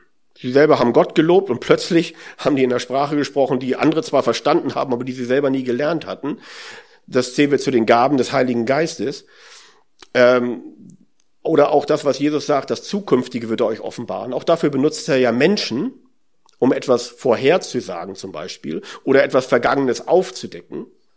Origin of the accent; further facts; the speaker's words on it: Northern Germany, Germany; Als Norddeutsche, da kennt man den Pharisäer